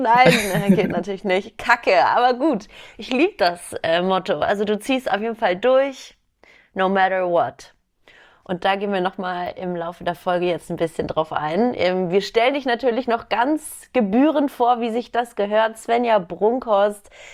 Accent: Hamburg, Germany; Ich bin Hamburgerin sogar.

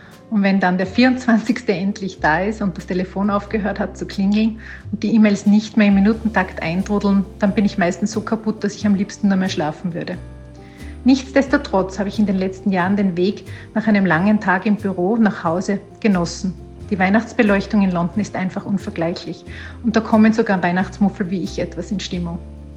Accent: Salzburg, Austria; einen großen Teil davon habe oder verbringe ich noch immer in meiner Heimatstadt Salzburg.

